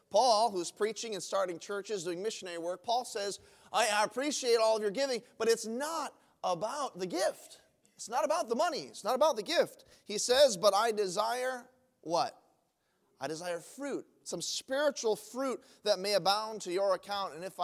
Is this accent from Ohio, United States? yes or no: no; Hawaii, United States; I am born and raised originally in the state of Hawaii. I was born and raised in Hawaii.